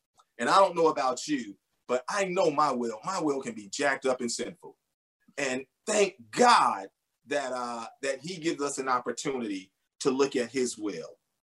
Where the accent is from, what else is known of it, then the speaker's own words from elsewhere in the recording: Selma, Alabama, United States; Growing up in Selma, Alabama, it was extremely difficult because there was so much prejudice and racial divide. Went to all black high school, all black college because of that, right?